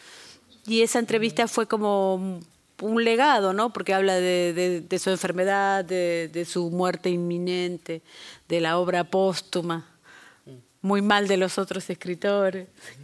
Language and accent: Spanish; Argentina; now in Mexico; yo soy argentina y vivo en México